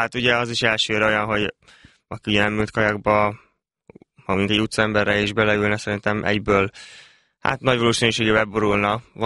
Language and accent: Hungarian; Szarvas, Békés, Hungary; also born or lived in Szentes; now in Budapest, Hungary; egész gyerekkorom óta szarvason éltem, még fel nem költöztem ugye Budapestre